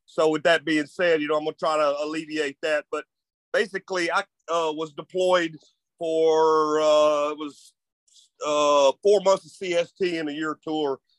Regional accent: Mississippi, United States; also born or lived in Louisiana, United States; I grew up in South Mississippi on a small bayou, and then I lived in Louisiana for a while

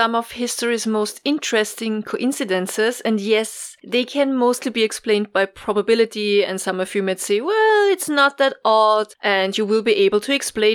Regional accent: Austria; English is a second language; from Austria.

